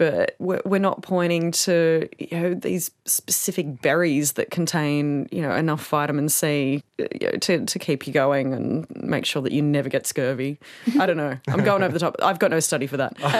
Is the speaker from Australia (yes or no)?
yes; Australia; I'm an Aussie.